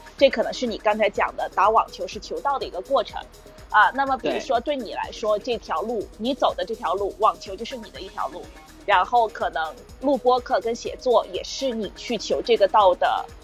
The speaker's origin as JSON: {"language": "Chinese", "country": "China", "said": "作为中国人"}